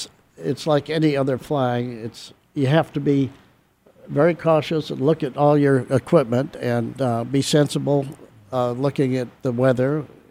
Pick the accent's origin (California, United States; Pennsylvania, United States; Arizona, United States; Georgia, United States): Arizona, United States; Phoenix; Yes, I grew up in Arizona. Grew up in Phoenix at 28th Street and Osborne on a small farm.